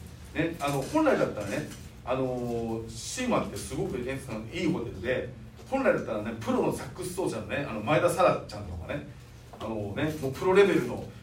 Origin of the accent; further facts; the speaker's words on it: Suzuka, Mie, Japan; 私のね出身地の鈴鹿に入ったところに